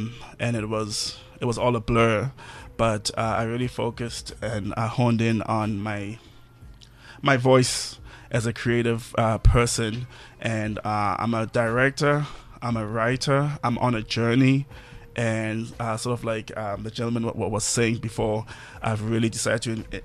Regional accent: South Africa; first language Zulu; English is a second language; But to me personally, I'm very happy about being a South African and being a Zulu speaker.

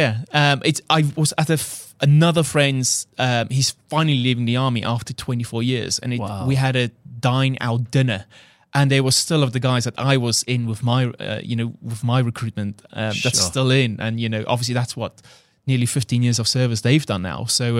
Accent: South Africa; English is a second language; moved away as an adult; he heard my accent, because literally I flew from South Africa 2 days ago. And I could barely speak a word of English. And he's just like, hey, you're South African. I was like, yes.

